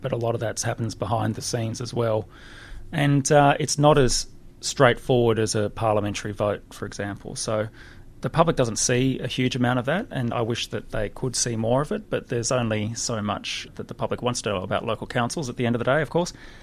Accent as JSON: {"language": "English", "town": "Canberra", "region": "Australian Capital Territory", "country": "Australia", "tie": "born or raised there", "said": "maybe it's because I grew up in Canberra, which is the exact opposite, and it's a planning disaster as far as I'm concerned."}